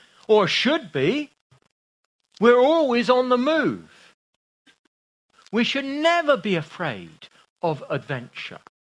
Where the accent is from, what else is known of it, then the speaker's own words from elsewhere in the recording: England, United Kingdom; And so one of the Americans said, you know, oh, where are you from? We said, you know, if we're from England.